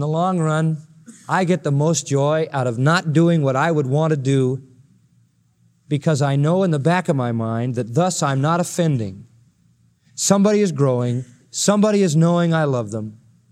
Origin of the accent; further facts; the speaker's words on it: Philadelphia, Pennsylvania, United States; I was raised in Philadelphia as a little kid and Sunday was absolutely sacrosanct.